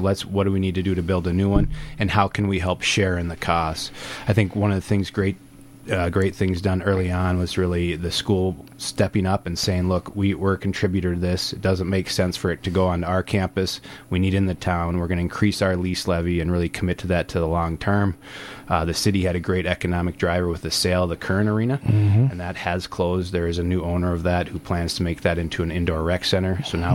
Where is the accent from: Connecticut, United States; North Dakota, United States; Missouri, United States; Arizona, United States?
North Dakota, United States; Grand Forks; Yeah, I grew up in Grand Forks, North Dakota. Sure. Kind of mandatory there if you played all through high school.